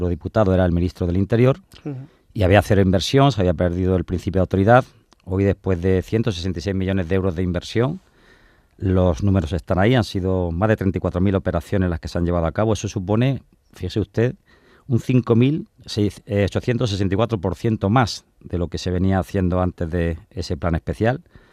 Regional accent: Granada, Andalusia, Spain; Hoy en Granada, en mi tierra, con lo cual doblemente bien.

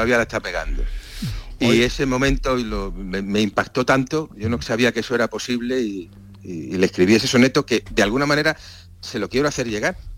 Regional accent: Espartinas, Andalusia, Spain; now in Madrid, Spain; yo soy madrileño, me fui mucho jovencito, siendo un chiquillo, me fui a Sevilla, Espartinas, y luego he vuelto a Madrid, pero la semilla del sur yo la llevo en el corazón

